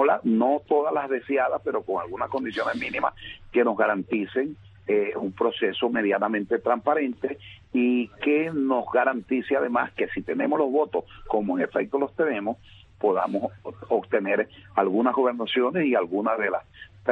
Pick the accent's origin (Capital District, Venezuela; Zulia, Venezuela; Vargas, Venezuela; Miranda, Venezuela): Zulia, Venezuela; Maracaibo; como dicen en mi pueblo, en Maracaibo, apago la luz y me voy